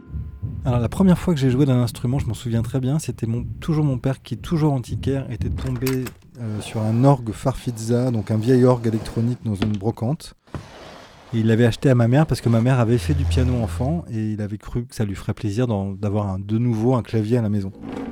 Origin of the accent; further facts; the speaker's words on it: Nogent-sur-Marne, Île-de-France, France; je suis né dans le Val-de-Marne, donc à l'est de Paris, dans une petite ville qui s'appelle Nogent-sur-Marne, qui est une petite ville derrière le bois de Vincennes. Et je vivais dans une petite maison